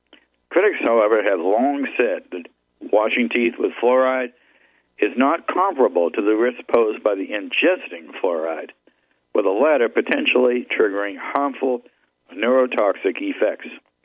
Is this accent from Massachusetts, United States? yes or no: yes; Massachusetts, United States; So we never had to contend with the chlorine in my hometown in Massachusetts.